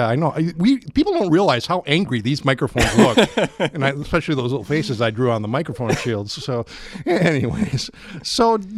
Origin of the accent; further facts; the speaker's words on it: Milwaukee, Wisconsin, United States; now in Sauk Prairie, United States; I grew up in Milwaukee and I'm in Sauk Prairie, you know, it's like, yeah.